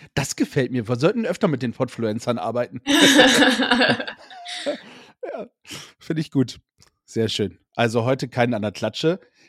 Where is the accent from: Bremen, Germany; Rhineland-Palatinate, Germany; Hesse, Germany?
Bremen, Germany; Bremerhaven; wir kommen aus dem Norden. Also nicht ganz aus Hamburg, sondern ein bisschen weiter unten aus der Bremerhavener Ecke, ne?